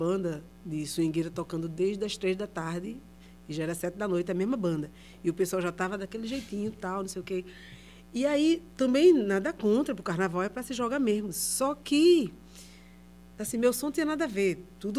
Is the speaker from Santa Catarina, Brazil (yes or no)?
no; Pernambuco, Brazil; eu sou de Jardim São Paulo e o bairro é um bairro próximo do Barro. Um bairro vizinho.